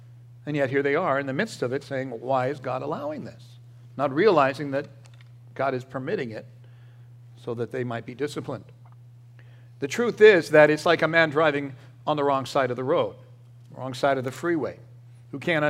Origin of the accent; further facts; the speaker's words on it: California, United States; I grew up in Southern California. It was very dry, especially in the summertime.